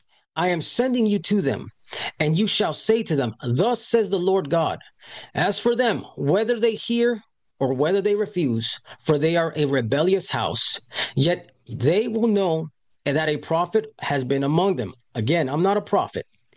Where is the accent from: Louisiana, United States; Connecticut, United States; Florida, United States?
Florida, United States; I'm from Florida, okay?